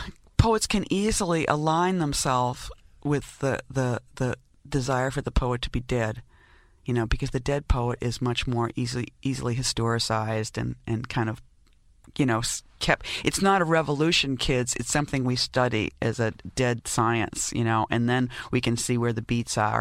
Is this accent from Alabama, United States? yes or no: no; New York, United States; And as a New Yorker who was used to, like, the sky being this kind of funnel, like this crack between buildings that I had watched shift and change for 25 years then